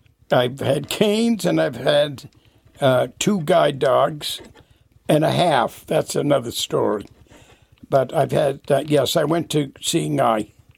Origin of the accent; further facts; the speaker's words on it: Lowell, Massachusetts, United States; born there; I was born in Lowell, Massachusetts. In fact, the same town that Ed McMahon was born in.